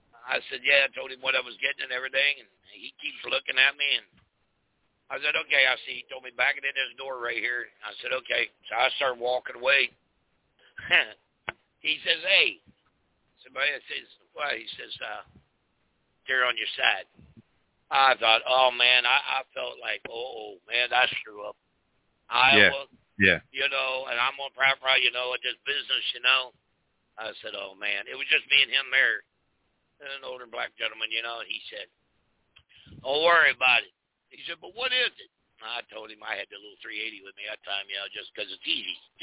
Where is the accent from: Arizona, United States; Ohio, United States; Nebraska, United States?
Ohio, United States; I said, well, I'm from Ohio. I said, I'll keep my permit, thank you.